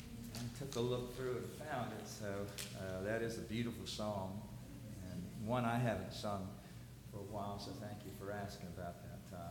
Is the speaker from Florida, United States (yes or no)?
yes; Hollywood, Florida, United States; The church I grew up in South Florida, in Hollywood, gave me a couple boxes of the hymn books